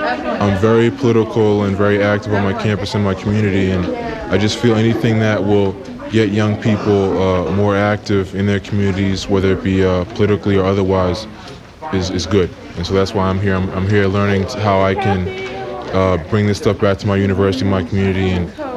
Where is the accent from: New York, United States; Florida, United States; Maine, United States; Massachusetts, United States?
Massachusetts, United States; Boston